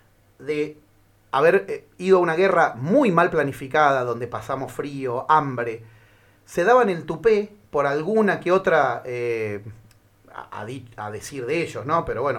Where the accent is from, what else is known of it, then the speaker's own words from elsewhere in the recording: Argentina; porque somos profundamente argentinos.